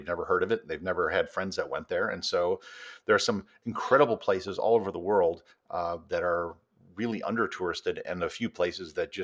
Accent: Wisconsin, United States; So I grew up in Wisconsin. I've never been to Frank Lloyd Wright's studio, which is in Wisconsin.

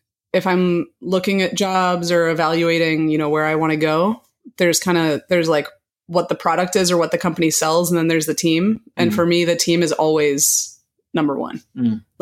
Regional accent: Midwest, United States; Well, I grew up in the Midwest, so I think it's like the natural, you know

